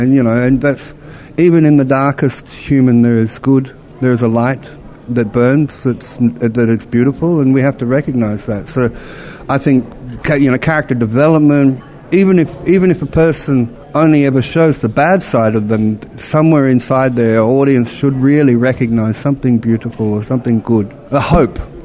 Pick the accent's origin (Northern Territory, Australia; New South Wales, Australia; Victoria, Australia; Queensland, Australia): Northern Territory, Australia; Alice Springs; You know, I grew up in Alice Springs in the desert. You know what I mean?